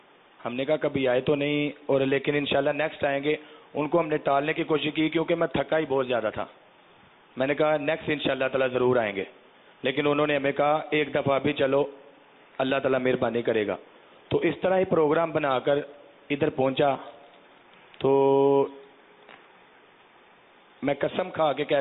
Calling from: Sialkot, Punjab, Pakistan; سیالکوٹ سے عرض کر رہا ہوں.

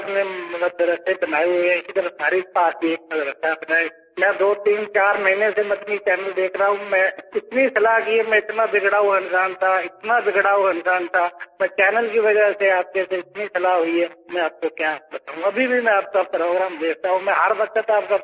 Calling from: Gujrat, Punjab, Pakistan; میں گجرات سے بات کر رہا ہوں،

